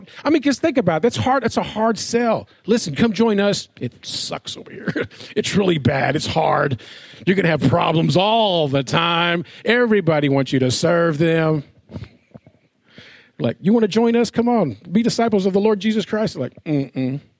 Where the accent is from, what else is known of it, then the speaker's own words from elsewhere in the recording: Texas, United States; We're from Texas.